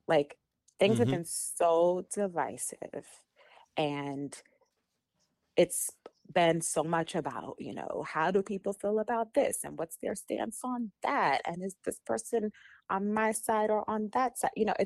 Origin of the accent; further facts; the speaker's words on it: New York, United States; now in Los Angeles, United States; I'm no longer in New York, guys. I am a New Yorker and I'm going to hold on to that as long as I can. But I'm based in Los Angeles